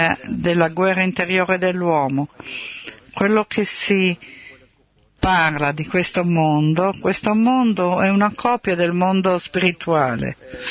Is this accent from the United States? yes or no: no; Canada; Io vengo dal Canada e sono ospite qua.